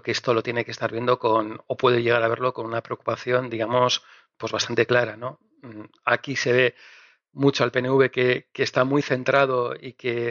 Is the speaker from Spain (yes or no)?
yes; Basque Country, Spain; ahora los malos de la película en el resto de España no somos los vascos, sino son los catalanes.